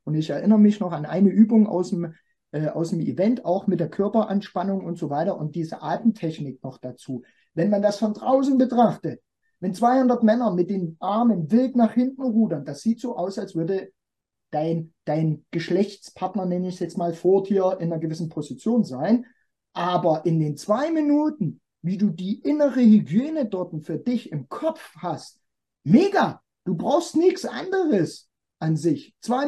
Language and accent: German; East Germany, Germany; ich komme aus der DDR, ich bin offen erzogen worden.